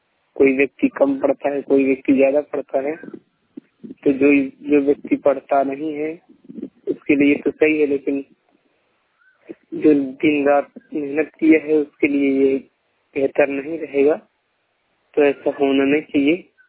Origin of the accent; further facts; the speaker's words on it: Uttar Pradesh, India; नमस्ते, हम यूपी के रहने वाले हैं और एमपी में हाई स्कूल में अध्ययन